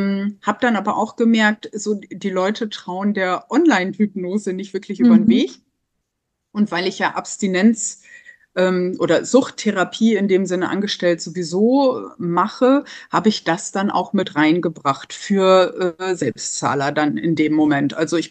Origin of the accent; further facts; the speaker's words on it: Lower Saxony, Germany; ich komme aus dem Osnabrücker Land